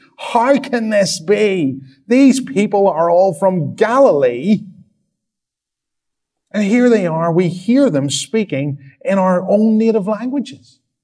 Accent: Northern Ireland, United Kingdom; moved away as an adult; When I first went to the sunny city of Dundee and I came over from Northern Ireland, that wonderful place, and I was sent into exile in Scotland. And I came to sunny Dundee as a student, as a young, fresh-faced 18-year-old.

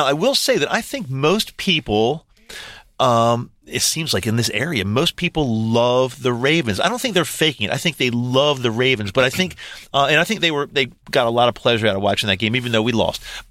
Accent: Baltimore, Maryland, United States; And we're both from the Baltimore area, in case you're listening and you're not sure where we're from. We're both here in the Baltimore area.

